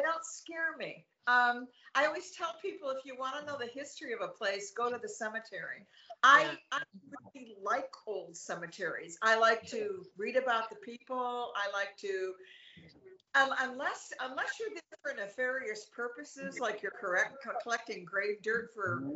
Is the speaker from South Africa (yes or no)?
no; Ireland; I think that comes from being Irish, and it also comes from being respectful.